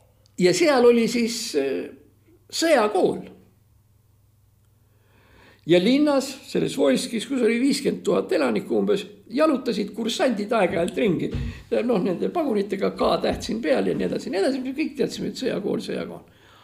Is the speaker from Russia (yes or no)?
yes; Russia; Estonian is a second language; mina olen venelane ja mul on see vene vanaisa ja vene vanaema ja see on siis Saratovi kubermang või Saratovi oblast nõukogude ajal ja sealt üks 5-60 kilometrit mööda Volgat ülespoole on üks väike linnake Volsk